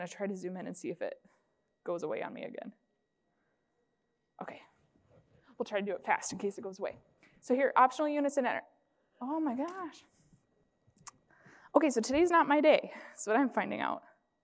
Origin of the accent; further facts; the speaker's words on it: South Dakota, United States; I'm from South Dakota, if anybody was wondering.